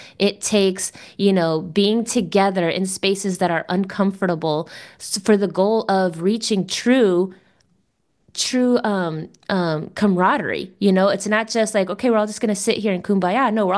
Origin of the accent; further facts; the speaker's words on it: Miami, Florida, United States; I grew up in Miami with a Latin American family. My family's from Nicaragua, amongst the city of Latin Americans